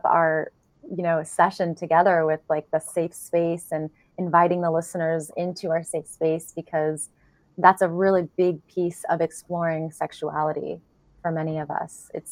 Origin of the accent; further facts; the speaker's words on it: Kansas, United States; So I grew up in Kansas.